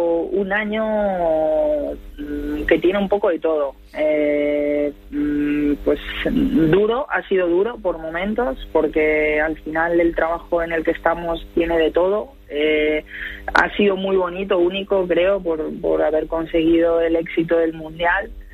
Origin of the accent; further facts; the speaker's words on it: Asturias, Spain; justamente ahora estoy en Asturias, que yo soy de aquí, de Asturias